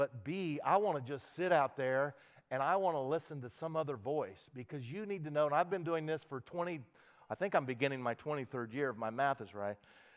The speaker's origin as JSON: {"language": "English", "town": "Wichita", "region": "Kansas", "country": "United States", "tie": "born or raised there", "said": "I grew up in Wichita, Kansas, and they call you a Wichitan."}